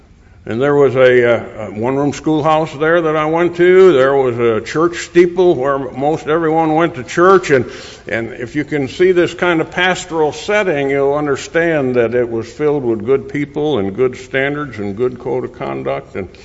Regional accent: New York, United States; now in Indian Trail, United States; I was born living on a farm in the Finger Lakes region of upstate New York.

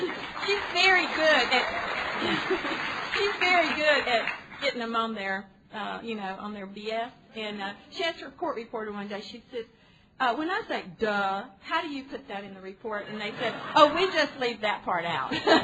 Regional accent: Atlanta, Georgia, United States; I'm an alcoholic from Atlanta, Georgia.

